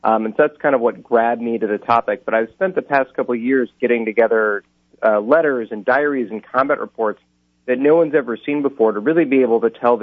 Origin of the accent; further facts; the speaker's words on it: Tucson, Arizona, United States; I remember I grew up in Tucson, Arizona, so I'd go out with him to the Pima Air and Space Museum.